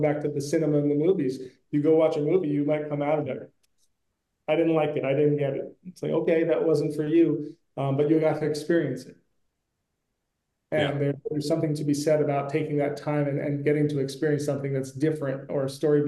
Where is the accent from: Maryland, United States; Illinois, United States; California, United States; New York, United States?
New York, United States; I'm born and raised in New York. I've grown up with it.